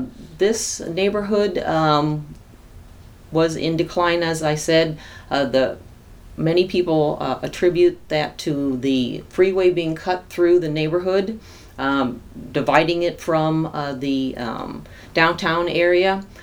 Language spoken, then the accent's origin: English; Youngstown, Ohio, United States; born there; I was born in Youngstown, Ohio, October 21st, 1954.